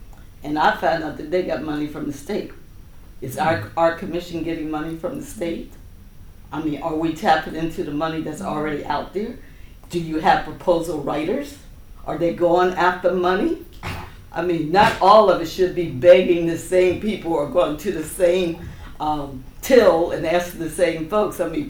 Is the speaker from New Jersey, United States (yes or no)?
no; Philadelphia, Pennsylvania, United States; And I come from a family of 11 children. We were extremely Ooh. Poor, and I grew up in Philadelphia.